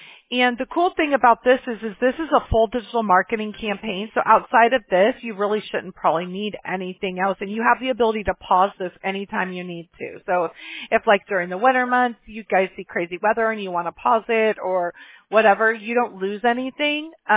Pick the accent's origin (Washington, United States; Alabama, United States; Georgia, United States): Alabama, United States; Mobile; born there; I was born in Mobile, Alabama, which is about as far south as it gets, really, right?